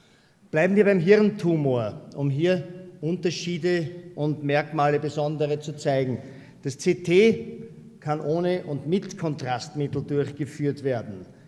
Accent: Austria; Als Österreicher weiß man ja auch sehr gut um die Wichtigkeit der eigenen Existenz im Vergleich zum größeren Bruder im Norden.

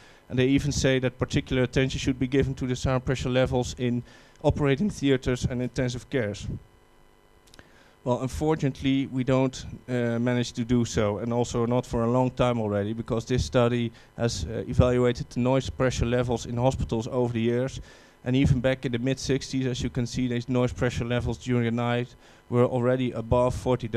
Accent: 's-Hertogenbosch, North Brabant, Netherlands; English is a second language; I'm from the Netherlands, from 's-Hertogenbosch.

